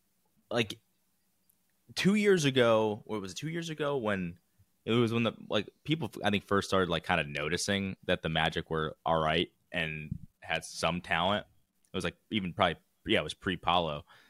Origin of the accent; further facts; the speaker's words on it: Connecticut, United States; Like I'm from Connecticut.